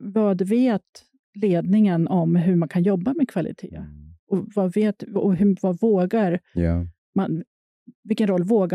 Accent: Gävle, Gävleborg County, Sweden; jag växte upp i Gävle och jag visste egentligen inte så mycket vad en arkitekt var.

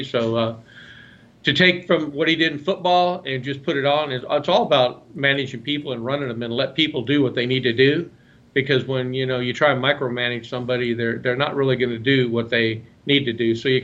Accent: Colorado, United States; also born or lived in Denver, United States; but I'm from Colorado originally, so I'm kind of biased to there.

